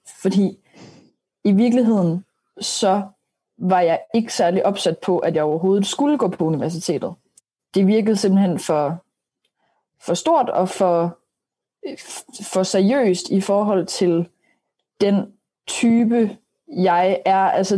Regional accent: Aarhus, Central Denmark Region, Denmark; det passede perfekt med, at jeg kommer fra Aarhus

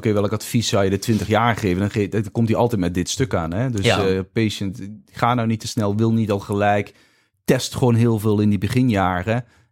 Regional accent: Netherlands; Ik denk dat wij als Nederlanders zijn nog steeds ook wel echt veel succesvolle ondernemers.

